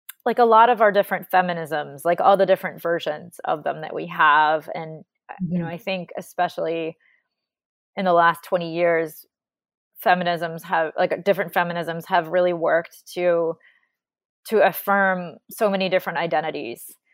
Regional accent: Narragansett, Rhode Island, United States; I grew up in Narragansett on the beach.

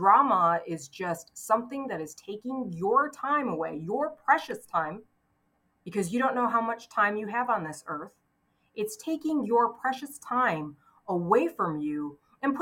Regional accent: Michigan, United States; moved away as an adult; now in California, United States; And it took me until I was about 20 years old. I moved out of my hometown, like, you know, and moved from Michigan to California.

